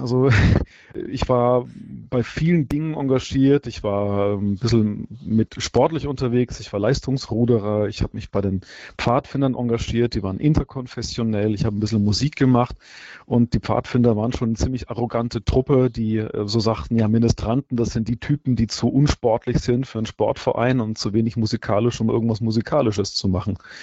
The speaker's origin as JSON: {"language": "German", "town": "Bischberg", "region": "Bavaria", "country": "Germany", "tie": "born or raised there", "also_born_or_lived": "Bamberg", "said": "Ich bin in Bamberg geboren worden, in Oberfranken, ist ja auch ein Erzbistum, in einem Vorort dort in Bischberg aufgewachsen. Da ist man sozusagen automatisch katholisch getauft, mit dem Fruchtwasser der Mutter, könnte man sagen. Aber natürlich, ich bin 74 geboren."}